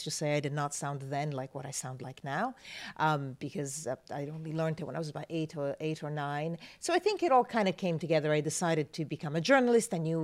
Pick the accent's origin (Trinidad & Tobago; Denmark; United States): Denmark; English is a second language; moved away as an adult; now in London, United Kingdom; So from the ages of 8 to 18, I lived in Denmark, went to an international school, which is where I learned English. And that is also why I then decided to come to the UK